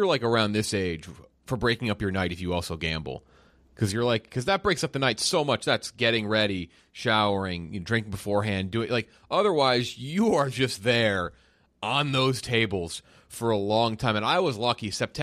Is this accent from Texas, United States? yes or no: yes; Cedar Park, Texas, United States; There's long been a rumor in my hometown of Cedar Park, Texas